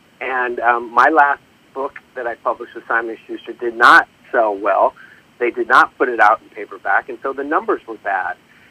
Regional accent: Seattle, Washington, United States; because I'm a local kid, right? I'm from Seattle. Amazon's from Seattle.

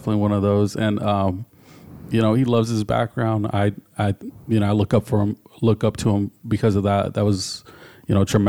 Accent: Oxnard, California, United States; born there; I was born in Oxnard, California. Most of my family's there.

